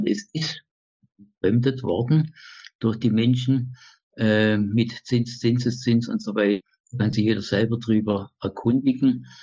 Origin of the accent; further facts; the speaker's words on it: Germany; now in Austria; Deutschland, das ist immer so mein Land, wo meine Heimat hier auch lieb ist. Aber so hier in Tirol fühle ich mich recht wohl. Es kann so sein, dass ich das sesshaft werde.